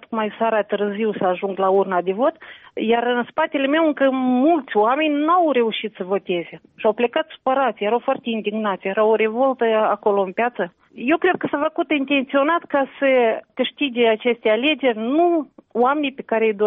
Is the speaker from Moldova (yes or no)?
yes; Moldova; now in Moscow, Russia; Suntem 6 moldoveni, restul sunt băștinași din Moscova.